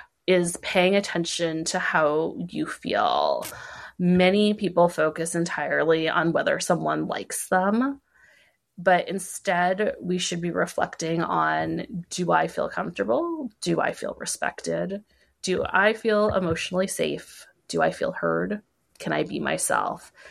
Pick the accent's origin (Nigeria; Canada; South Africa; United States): Canada; I'm from Canada.